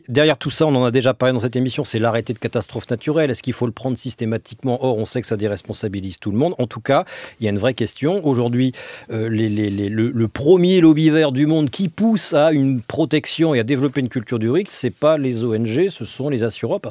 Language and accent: French; Dunkirk, Hauts-de-France, France; chez nous, dans le Nord, à Dunkerque